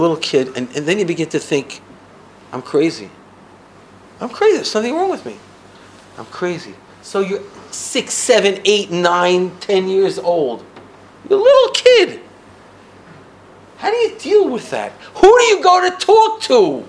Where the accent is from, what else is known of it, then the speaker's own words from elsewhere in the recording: New York, United States; So I'm this kid. I'm growing up on Fifth Avenue.